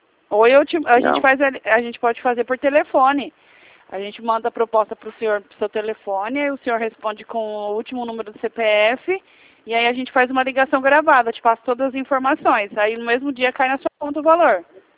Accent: Rio Claro, São Paulo, Brazil; Eu sou da cidade de Rio Claro.

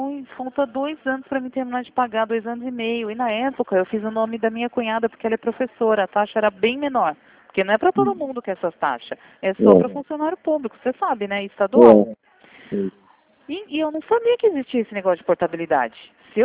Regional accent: Sorocaba, São Paulo, Brazil; Eu sou de Sorocaba.

